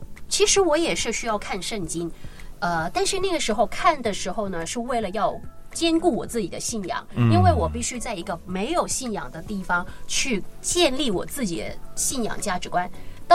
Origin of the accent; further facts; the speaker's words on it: Hong Kong; Chinese is a second language; 因为我们还是在香港长大